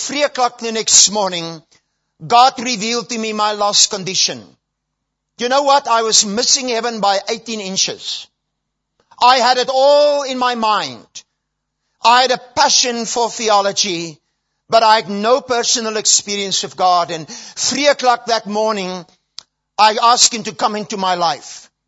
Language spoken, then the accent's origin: English; South Africa; I was saved while I was studying theology. I was brought up in the Dutch Reformed Church here in South Africa.